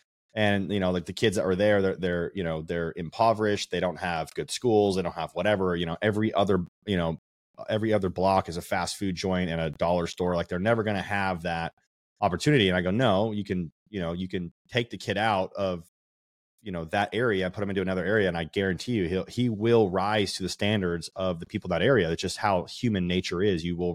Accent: Las Vegas, Nevada, United States; now in Houston, United States; Vegas. Born and raised. Okay. We're both born and raised in Vegas.

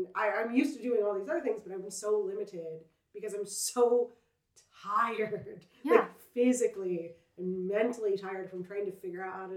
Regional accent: the South, United States; And I'm from the South, so a lot of my friends went there.

